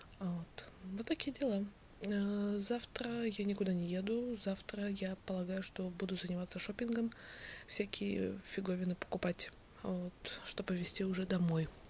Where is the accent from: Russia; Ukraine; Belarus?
Ukraine; я украинец